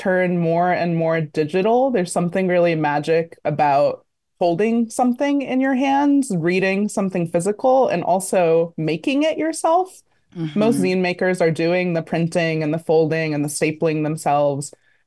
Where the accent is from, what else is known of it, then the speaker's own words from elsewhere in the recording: Aurora, Illinois, United States; I liked growing up in Aurora. It's a big suburb, and we were at the end of the BNSF train line. So as soon as I was old enough, I was taking the train downtown to Chicago as much as I could.